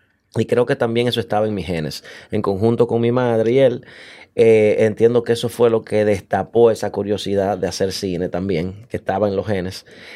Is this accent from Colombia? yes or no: no; Santiago, Dominican Republic; amigos de Santiago, de donde yo me crié en República Dominicana